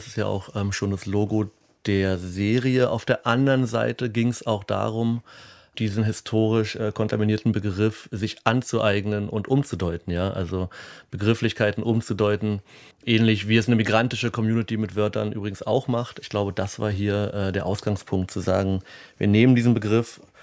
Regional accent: Berlin, Germany; ich neige höchstens zum Lokalpatriotismus als Berliner.

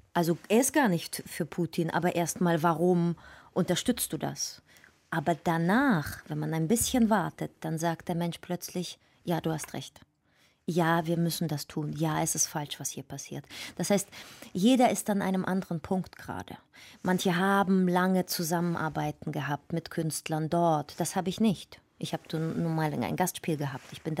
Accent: Russia; German is a second language; dass ich als Russin wieder definiert werde

